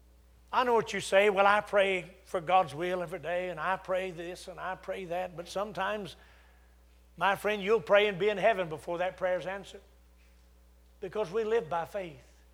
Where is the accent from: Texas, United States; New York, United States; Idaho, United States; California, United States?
Texas, United States; I was so scared leaving, oh, wonderful Texas. Amen. I'm still a Southerner, just below the Mason-Dixon, Southern born and Southern bred. When I die, I'll be Southern dead.